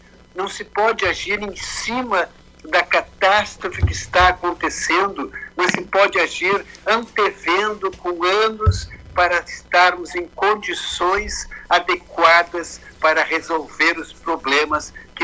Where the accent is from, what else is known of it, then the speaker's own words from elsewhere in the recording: Rio Grande do Sul, Brazil; Eu, que sou do Rio Grande do Sul, dependo das coisas que vêm lá das florestas da Amazônia